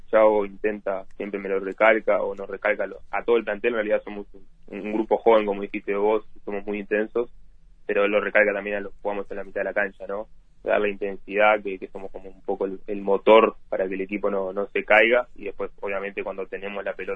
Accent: Colón, Montevideo, Uruguay; No, soy de Colón, vivo en Colón, desde los 5 años vivo en Colón. Mi madre, que es la persona con la que vivo

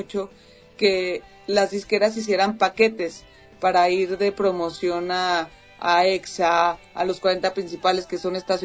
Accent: Zacatecas, Mexico; now in Mexico City, Mexico; yo soy originaria de una ciudad que se encuentra en el centro del país de México, que se llama Zacatecas.

